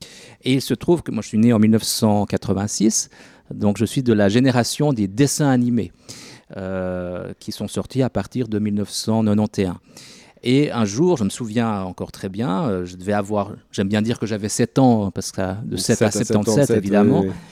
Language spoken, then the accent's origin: French; Charmey, Fribourg, Switzerland; j'ai grandi à Charmey